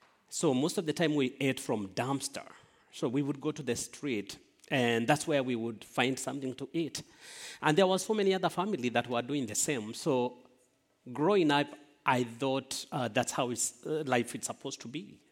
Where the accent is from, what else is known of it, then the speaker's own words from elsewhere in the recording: Kenya; So I was born and raised in Kenya. We speak Swahili language.